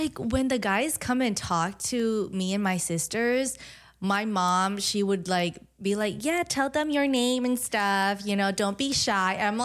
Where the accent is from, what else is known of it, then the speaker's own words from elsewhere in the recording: United States; growing up in America and knowing that this wasn't really what we knew and did, but we brought it over here.